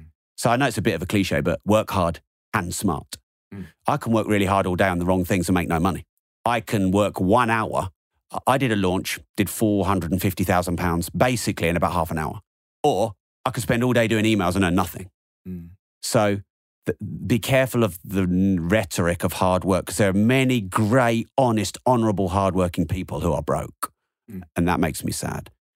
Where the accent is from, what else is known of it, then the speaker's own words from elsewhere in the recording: England, United Kingdom; I'm English